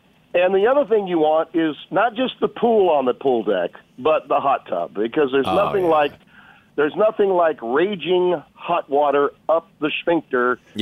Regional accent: Shreveport, Louisiana, United States; My father, who helped put local television stations on the air twice in my hometown before I was born, was a show band leader, a crooner, had a band called

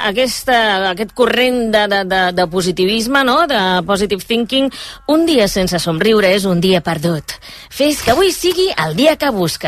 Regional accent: Reus, Catalonia, Spain; now in Barcelona, Spain; quan vaig arribar a Barcelona des de Reus, tenia una amiga que em feia ultracorrecció

